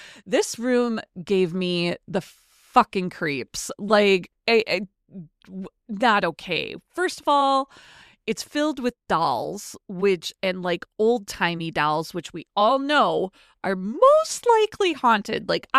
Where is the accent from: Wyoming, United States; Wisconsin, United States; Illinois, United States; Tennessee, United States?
Wisconsin, United States; we went out to Peshtigo, which is a very small town in my home state of Wisconsin.